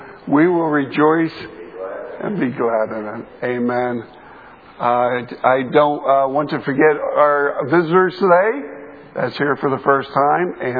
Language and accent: English; Pittsburgh, Pennsylvania, United States; For those of you that don't know me … I come from Pittsburgh, Pennsylvania. I am a fan of some of the Pittsburgh teams.